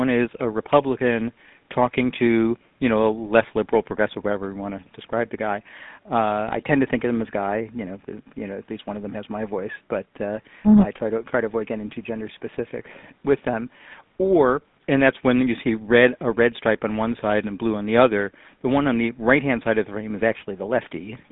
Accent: Massachusetts, United States; I'm from Massachusetts, where I lived here most of my life

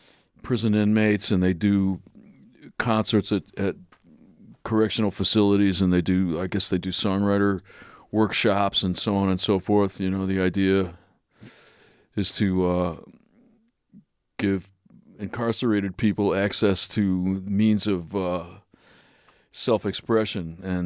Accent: Michigan, United States; I grew up in the Detroit area. I never say that I'm from Detroit, though, because I don't think, out of respect to the city, I don't feel like I should use Detroit as a generic term

